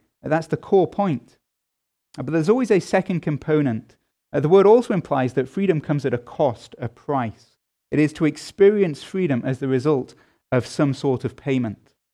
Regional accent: England, United Kingdom; And that is not something uniquely American, I have to tell you, as an Englishman.

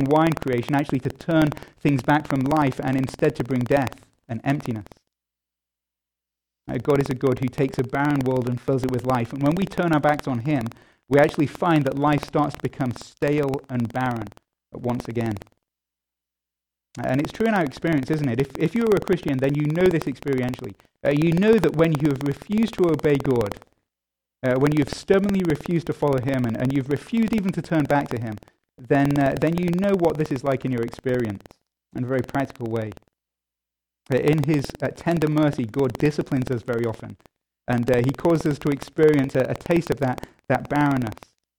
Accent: United Kingdom; I'm a Brit

